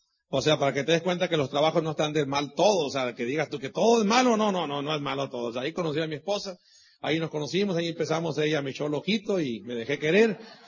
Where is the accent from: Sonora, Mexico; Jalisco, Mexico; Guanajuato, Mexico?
Sonora, Mexico; Como te dieron cuenta, somos mexicanos, sonorense, vengo del norte del país.